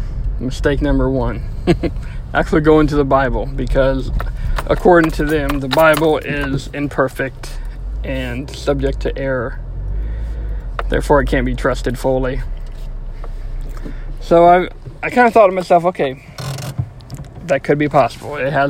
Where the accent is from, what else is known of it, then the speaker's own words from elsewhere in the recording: Louisiana, United States; So being born and raised in Louisiana, sweet tea is a huge part of Southern culture, you know?